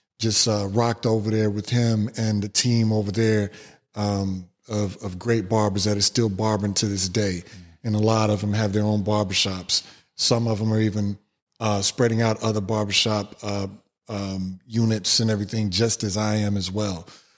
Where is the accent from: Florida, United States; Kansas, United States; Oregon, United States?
Kansas, United States; Kansas City; native of Kansas City, born and raised in Wyandotte County. Came up in the areas off of 10th Street, 10th and Lafayette, 12th and Greeley, just learning my ways.